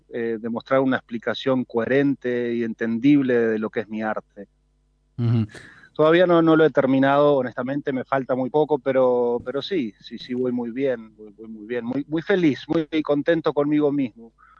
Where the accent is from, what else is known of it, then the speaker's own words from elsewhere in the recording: San José, Uruguay; moved away as an adult; also born or lived in Buenos Aires; now in United States; soy de San José, nacido en San José, nacido y criado en San José. Me formé en San José, estudié en Bellas Artes, en el Museo Departamental. Después viajé a Buenos Aires, he estado en el exterior, ahora en este momento vivo en Estados Unidos desde hace 13 años.